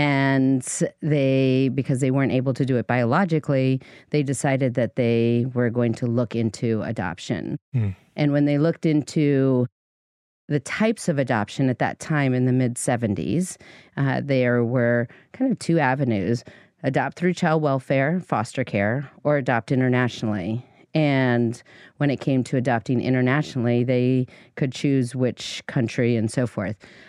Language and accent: English; East Coast, United States; So I grew up on the East Coast after I was adopted.